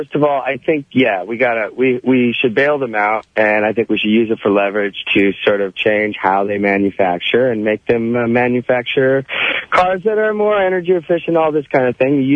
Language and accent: English; North Dakota, United States; Well, I grew up in North Dakota.